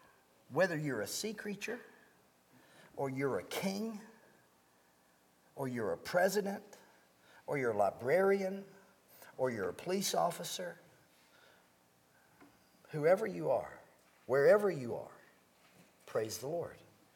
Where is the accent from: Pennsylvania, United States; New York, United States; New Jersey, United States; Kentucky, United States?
Kentucky, United States; I grew up in Eastern Kentucky, right? So I don't remember anybody ever dancing in church